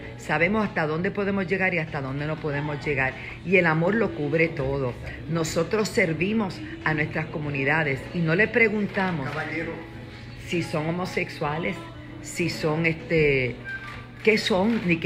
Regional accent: Puerto Rico; por lo que está pasando en mi país, en mi hermosa tierra Puerto Rico

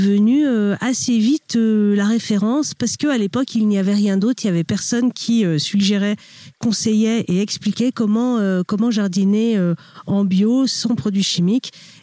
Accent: Auvergne-Rhône-Alpes, France; ma région d'origine, la Haute-Loire

